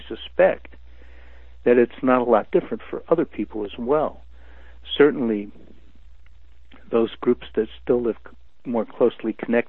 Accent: Michigan, United States; I grew up in the Midwest and just outside of Detroit in the late 1930s and early 1940s.

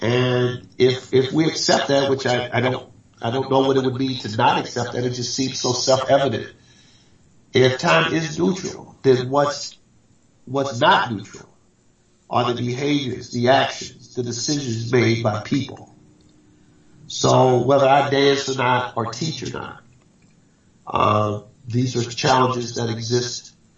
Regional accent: Mobile, Alabama, United States; I grew up in Alabama while George Wallace was the governor. And if I close my eyes, it's like I just woke up again in Pritchett, Alabama, Mobile, Alabama, with George Wallace the governor.

